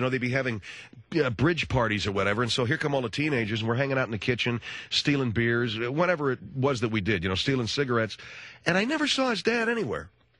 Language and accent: English; Pasadena, California, United States; I grew up in Pasadena, and they were very wealthy, too.